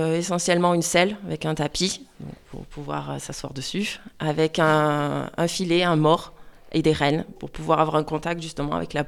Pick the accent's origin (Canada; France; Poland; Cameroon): France; Marseille, Provence-Alpes-Côte d'Azur; je suis originaire de Marseille, mais je suis venue dans la région justement pour faire cette formation.